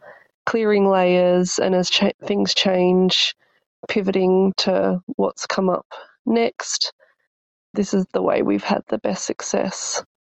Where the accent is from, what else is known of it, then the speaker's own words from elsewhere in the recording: Denmark, Western Australia, Australia; I'm from Denmark in regional Western Australia.